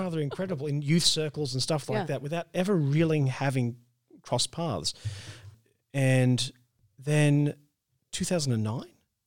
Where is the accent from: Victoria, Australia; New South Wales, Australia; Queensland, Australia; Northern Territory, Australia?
New South Wales, Australia; Albury; I come from Albury, New South Wales. It's sort of a southern New South Wales, and grew up there, did my schooling there, and then went to university in Wagga.